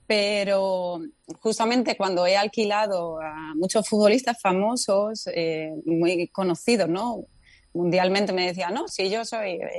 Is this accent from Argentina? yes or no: no; Spain; Yo soy muy española.